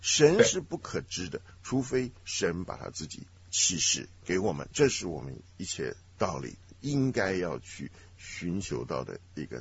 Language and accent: Chinese; China; 中国人喜欢说自己是龙的传人嘛，因为我们中国人的龙血啊已经流了好几千年了。